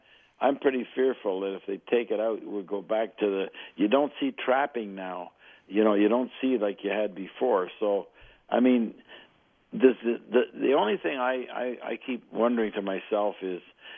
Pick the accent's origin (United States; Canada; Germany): Canada; Montreal, Quebec; I grew up in Montreal, and I mean, we played all sports in those days